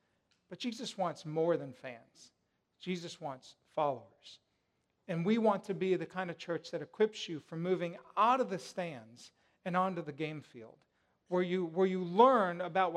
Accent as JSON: {"language": "English", "town": "Denver", "region": "Colorado", "country": "United States", "tie": "born or raised there", "said": "I grew up in Denver. I love Denver. But I've lived here now longer than I've lived in Denver."}